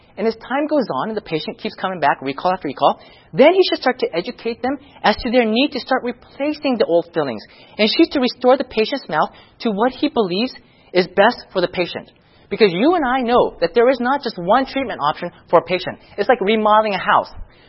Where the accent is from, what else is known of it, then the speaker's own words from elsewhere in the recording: California, United States; Sometimes I find out that they moved from California. I'm from California.